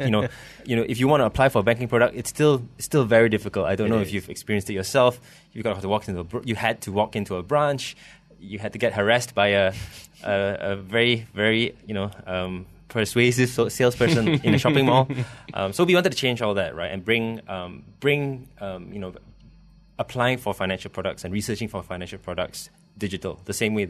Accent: Malaysia; we as a consumer, as a Malaysian consumer, are becoming more and more aware that we need to get this information somewhere.

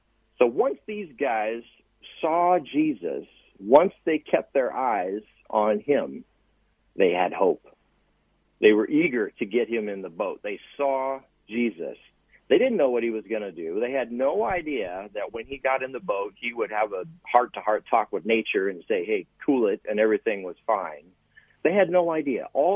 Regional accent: Arizona, United States; I grew up in Arizona, so there's lots of spring training going on there.

